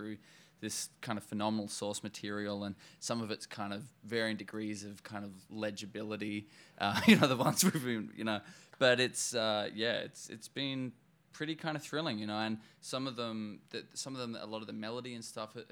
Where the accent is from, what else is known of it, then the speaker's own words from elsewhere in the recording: Australia; I'm a musician from Australia